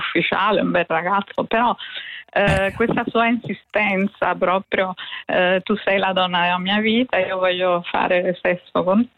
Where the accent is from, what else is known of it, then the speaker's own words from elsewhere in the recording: Sorrento, Campania, Italy; quando abitavo a Roma, io sono di Sorrento